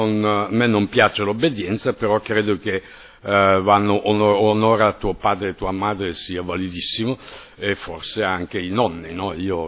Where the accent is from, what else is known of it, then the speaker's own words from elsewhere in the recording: Piedmont, Italy; io sono piemontese, insomma